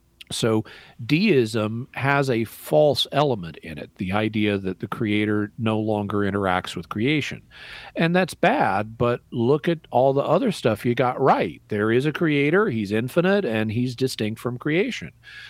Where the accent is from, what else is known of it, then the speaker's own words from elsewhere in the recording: Arkansas, United States; I was in my hometown in Arkansas for a couple of weeks, or on my way there or back.